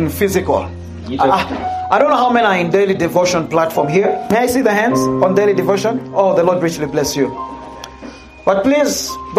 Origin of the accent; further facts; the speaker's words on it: Lusaka, Lusaka Province, Zambia; And of course, I come from Zambia, Lusaka.